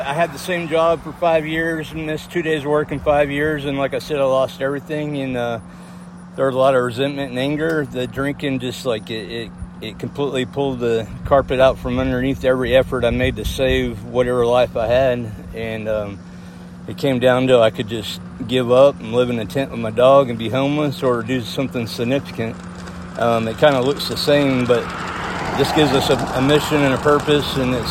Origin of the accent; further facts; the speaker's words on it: Oklahoma City, Oklahoma, United States; I'm from Oklahoma City